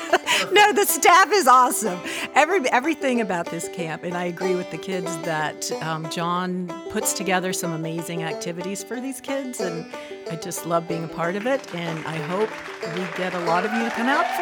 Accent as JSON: {"language": "English", "town": "North Conway", "region": "New Hampshire", "country": "United States", "said": "I'm from North Conway."}